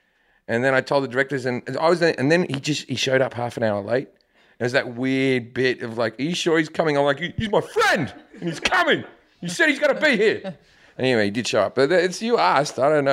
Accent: Australia; also born or lived in United Kingdom; now in United States; And I'm Australian, but I lived in the UK for 10 years before that.

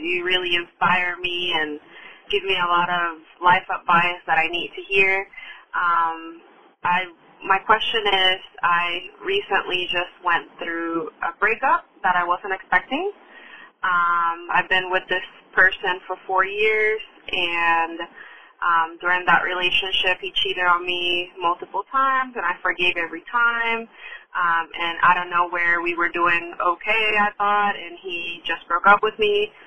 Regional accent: Puerto Rico; now in Lexington, United States; I'm calling from Lexington, South Carolina, but I'm originally from Puerto Rico.

